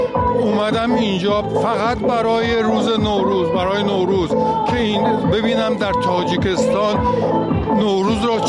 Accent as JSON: {"language": "Persian", "region": "Yazd", "country": "Iran", "lives_now": "United States", "said": "از آمریکا اومدم، برای اسلم ایرانی و یزدی هستم."}